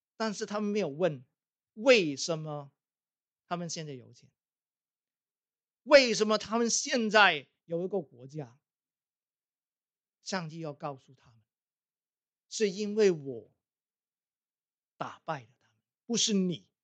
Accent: Guangdong, China; 我们广东人说买猪仔，卖猪仔

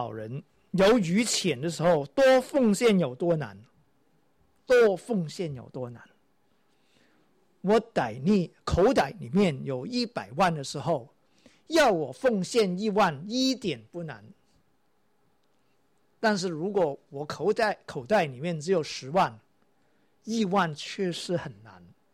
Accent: Guangdong, China; 麻雀，我们广东人就知道了，什么叫做荷花雀

